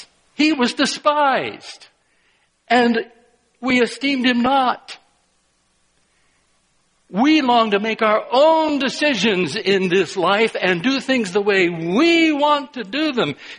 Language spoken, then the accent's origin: English; North Carolina, United States; I think back to my youth. I lived in North Carolina. It was an insult to mistakenly say that I was from South Carolina.